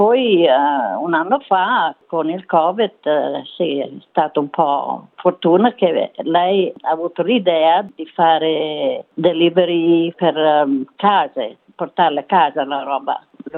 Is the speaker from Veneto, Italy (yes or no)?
no; Bologna, Emilia-Romagna, Italy; now in Australia; perché noi veniamo da Bologna